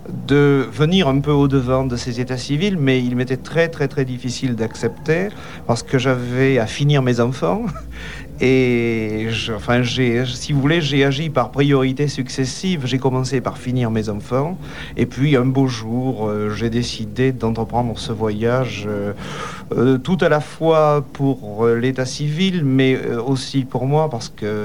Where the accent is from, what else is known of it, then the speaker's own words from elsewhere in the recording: Marseille, Provence-Alpes-Côte d'Azur, France; born there; À vrai dire, je suis né à Marseille, en réalité. Je suis né à Marseille